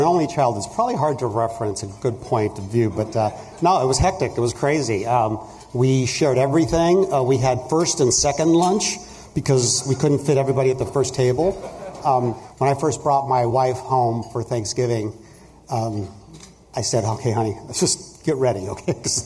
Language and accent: English; Huntington Beach, California, United States; I grew up in Huntington Beach, so I was a surfer kid, and my hair was red and long and ratty